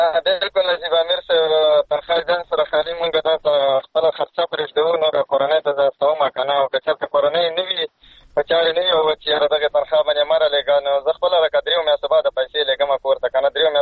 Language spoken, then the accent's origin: Pashto; Tank, Khyber Pakhtunkhwa, Pakistan; زه خواصل کې د ټانک ایجنسی یم